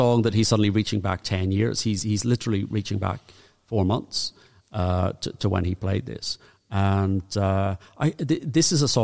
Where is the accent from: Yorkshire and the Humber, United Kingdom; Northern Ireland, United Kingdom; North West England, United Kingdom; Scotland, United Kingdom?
Northern Ireland, United Kingdom; accent: Northern Irish; Is that with my Northern Irish accent?